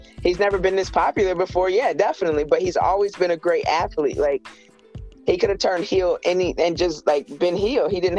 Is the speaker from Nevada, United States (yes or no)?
no; Florida, United States; also born or lived in Pennsylvania; I was born in Pennsylvania and raised in Florida, but I don't walk around saying I'm Pennsylvanian. I'm a Floridian. I've been here since I was four.